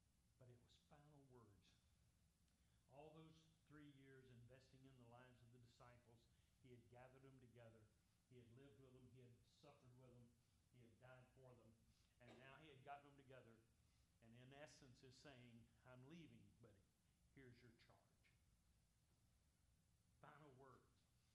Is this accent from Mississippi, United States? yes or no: no; Memphis, Tennessee, United States; I'm from Tennessee. I'm from Memphis.